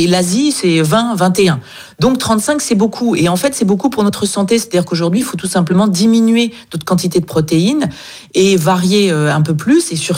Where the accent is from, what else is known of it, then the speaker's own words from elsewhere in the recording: Nice, Provence-Alpes-Côte d'Azur, France; Et en plus, c'est chez moi à Nice, donc c'est une grande fierté de pouvoir accueillir ce sommet.